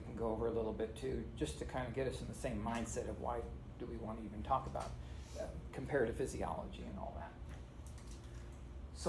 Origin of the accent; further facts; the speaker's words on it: Texas, United States; in West Texas, we had cold days that were really freezing because I grew up in West Texas.